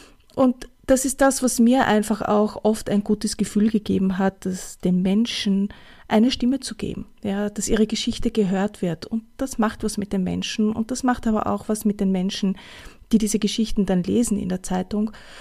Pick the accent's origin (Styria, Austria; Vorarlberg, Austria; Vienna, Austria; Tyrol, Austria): Vienna, Austria; du hörst es vielleicht an meinem Akzent oder an meinem Dialekt. Ich spreche zu dir aus Wien. Wien ist meine Homebase